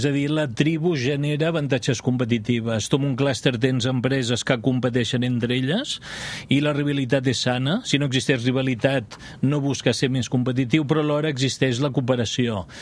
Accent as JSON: {"language": "Catalan", "town": "Vic", "region": "Catalonia", "country": "Spain", "said": "Jo sóc de Vic."}